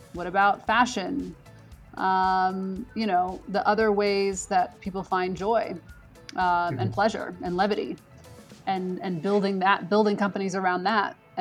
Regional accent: United States; a child of Ethiopian immigrants being, you know, born and raised in the United States, I don't think I really ever expected that.

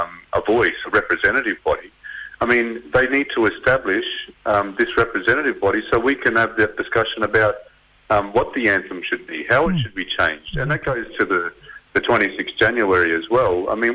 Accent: Darwin, Northern Territory, Australia; Torres Strait Islander, but I'm born and bred on Larrakia country, so I'm coming to you from Darwin today.

